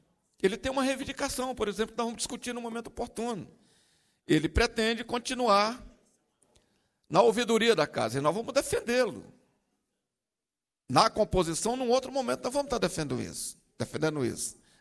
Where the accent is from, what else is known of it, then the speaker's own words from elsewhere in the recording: Northeast Region, Brazil; eu que sou do Nordeste